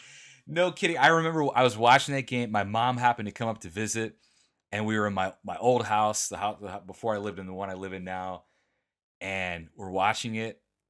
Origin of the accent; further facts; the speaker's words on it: Valparaiso, Indiana, United States; but then I felt bad for Valpo because, you know, that's my hometown.